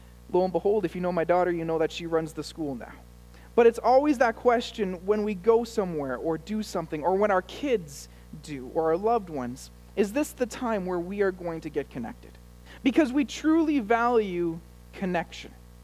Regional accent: Ottawa, Ontario, Canada; Where are you from? I'm from Ottawa.

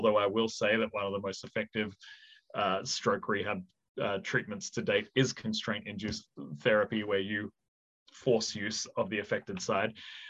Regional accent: Western Australia, Australia; now in United States; Even just growing up in Western Australia and growing up in the health ecosystem in Western Australia

